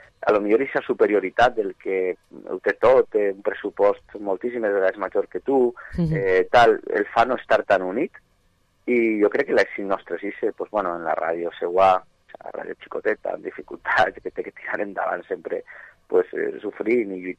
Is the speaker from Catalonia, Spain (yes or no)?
no; Valencian Community, Spain; first language Valencian; Sent el valencià, la meva llengua, parlen les meues les expressions que nosaltres diem quan ens enfadem